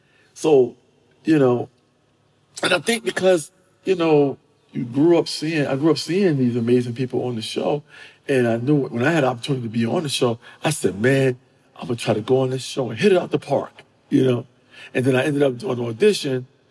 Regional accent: New York, United States; now in Los Angeles, United States; I'm a New Yorker, but, you know, I had just moved out here.

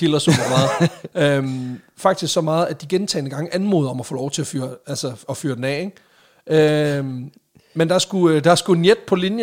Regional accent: Sønderborg, Region of Southern Denmark, Denmark; Hov, jeg er fra Sønderborg.

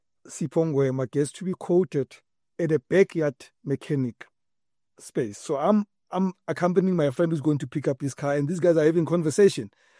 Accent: Soweto, Gauteng, South Africa; In my hometown, in Dobsonville, Soweto, the police station closes at 8 p.m. because the cops are scared.

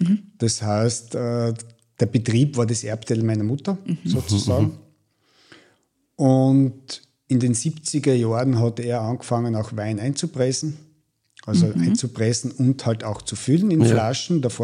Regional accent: Leutschach, Styria, Austria; Naja, beide sind wir aus Leutschach. Erst Kontakt war vielleicht irgendwo mal unbewusst im Kindergarten und dann eher wenig Kontakt

